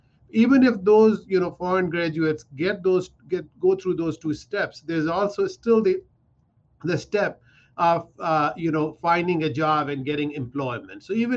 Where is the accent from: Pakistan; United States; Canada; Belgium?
Pakistan; But I'll tell you, I come from Pakistan.